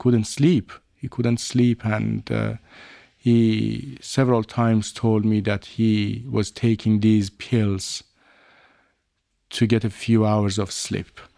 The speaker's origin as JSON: {"language": "English", "town": "Shiraz", "region": "Fars", "country": "Iran", "tie": "born or raised there", "said": "some friends, mutual friends in my hometown, Shiraz, to ask if it was true"}